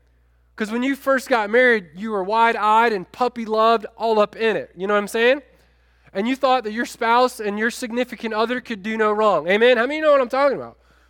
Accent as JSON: {"language": "English", "town": "Chicago", "region": "Illinois", "country": "United States", "tie": "born or raised there", "said": "And so I grew up in Chicago, but I have a tendency to be, I'm a type A kind of guy"}